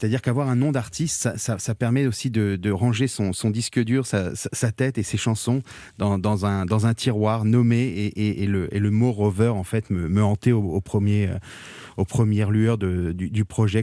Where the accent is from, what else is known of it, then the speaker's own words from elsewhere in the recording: United States; j'ai grandi aux États-Unis de toute l'adolescence, donc j'ai baigné dans la langue anglo-saxonne, dans la musique anglo-saxonne.